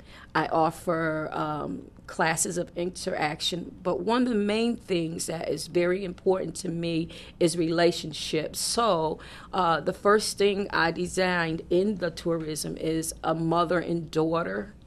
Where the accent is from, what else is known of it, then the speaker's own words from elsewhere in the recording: Bridgeport, Connecticut, United States; We come from Bridgeport, Connecticut, where we lived in the inner city, and a lot of us were children of welfare moms.